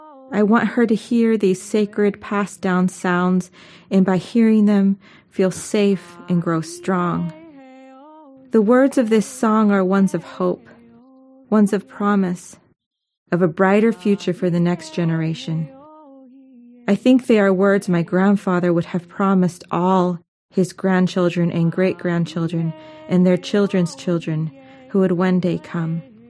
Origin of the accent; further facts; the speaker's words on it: Alaska, United States; I grew up on Otna homelands, and the woods behind our place were the old black spruce permafrost forests